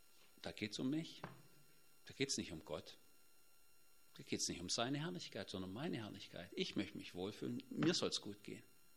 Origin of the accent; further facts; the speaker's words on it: Baden-Württemberg, Germany; ich bin ja Schwabe